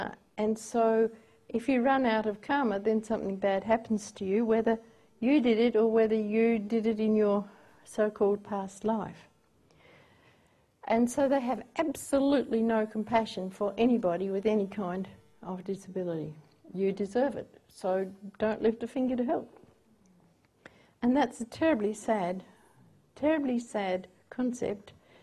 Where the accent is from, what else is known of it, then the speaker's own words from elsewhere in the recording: Adelaide, South Australia, Australia; because I come from Adelaide and I get a month's holiday there if you're at work.